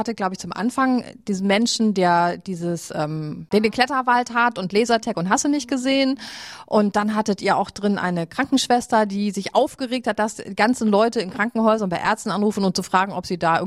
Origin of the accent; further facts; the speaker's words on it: North Rhine-Westphalia, Germany; ich komme ja von aus dem Münsterland